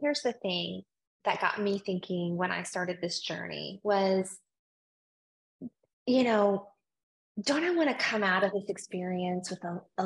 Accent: Louisiana, United States; I mean, I'm from Louisiana.

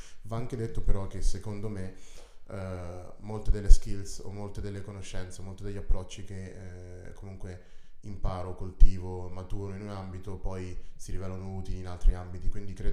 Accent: Latina, Lazio, Italy; also born or lived in London; io sono nato a Londra in realtà, però sono cresciuto a Latina, quindi vicino Roma

